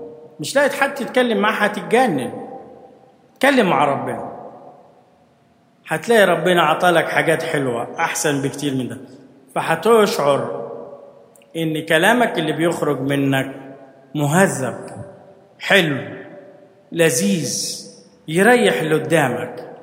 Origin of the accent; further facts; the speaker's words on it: Egypt; واحنا مصريين مش مرضى